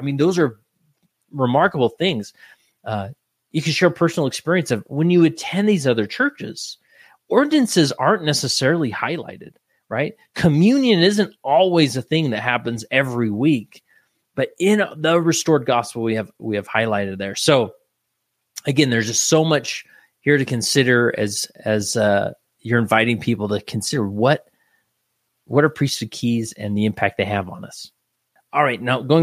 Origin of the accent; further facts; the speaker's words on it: Utah, United States; I love telling people, I was born and raised in Utah.